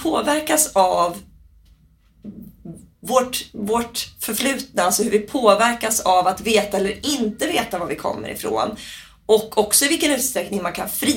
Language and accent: Swedish; Sweden; Jag är otroligt svensk. Men jag upptäckte till exempel att jag har spanska rötter.